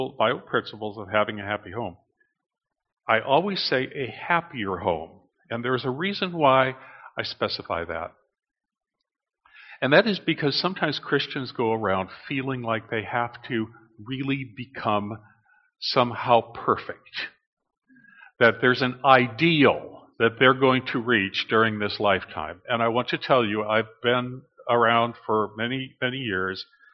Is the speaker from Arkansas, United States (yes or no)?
no; North Dakota, United States; Because I'm from North Dakota, and I think we had about the worst weather there was. And, we were right on the Saskatchewan border.